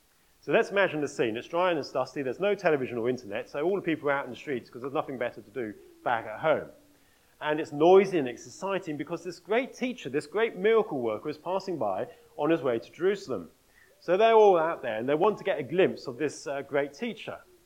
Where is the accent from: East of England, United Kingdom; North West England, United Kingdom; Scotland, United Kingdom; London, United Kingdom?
East of England, United Kingdom; Norwich; My hometown is Norwich, a very fine city.